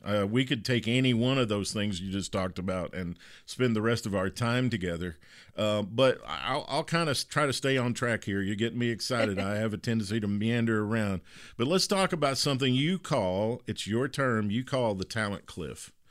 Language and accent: English; Kentucky, United States; and then also a girl that I grew up with in Kentucky who now lives in the suburb towns around Dallas.